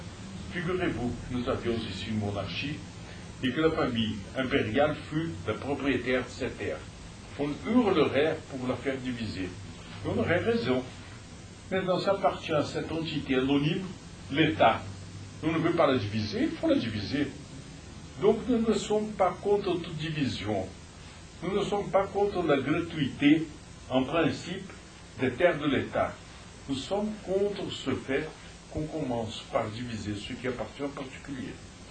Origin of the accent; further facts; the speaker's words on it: São Paulo, Brazil; born there; French is a second language; Je suis né à São Paulo. La famille de ma mère est pauliste. Mais la famille de mon père est de Pernambuco, non du Nord-Est. Et j'ai des attaches au Nord-Est